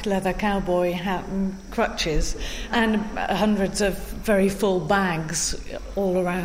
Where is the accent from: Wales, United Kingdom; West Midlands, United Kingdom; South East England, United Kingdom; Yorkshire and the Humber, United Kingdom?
Wales, United Kingdom; I was thinking about myself as being Welsh and what the Welsh are like.